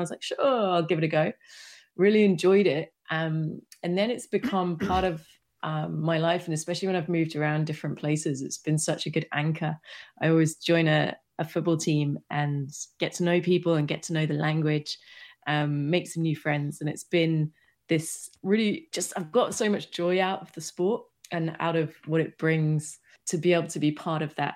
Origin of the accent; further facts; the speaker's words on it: United Kingdom; now in Amsterdam, Netherlands; No, but this is where I live now. I grew up in the UK